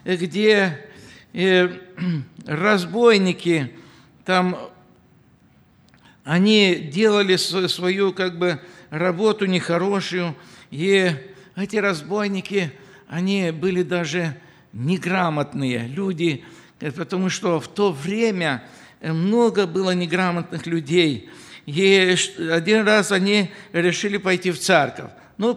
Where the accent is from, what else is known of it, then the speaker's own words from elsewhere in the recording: Moldova; Я помню, я знаю румынский язык, я молдаванин